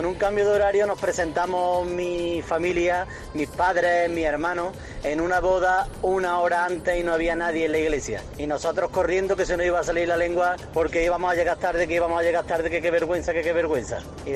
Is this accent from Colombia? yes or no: no; Andalusia, Spain; yo como buen andaluz